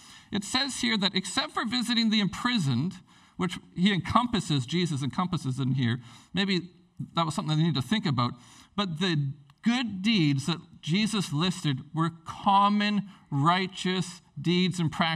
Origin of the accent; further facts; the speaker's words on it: Prince Rupert, British Columbia, Canada; when I was a teenager, growing up in Prince Rupert, I left home and I turned to the dark side